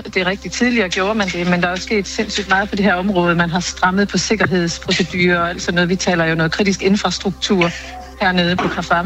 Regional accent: Jutland, Denmark; Jamen, nu er jeg jo jyde, og det er du jo ikke.

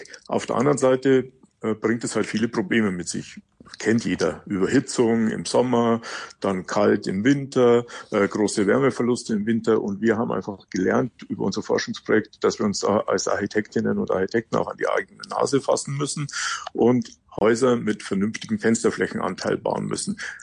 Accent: Munich, Bavaria, Germany; Ich bin ja aus München

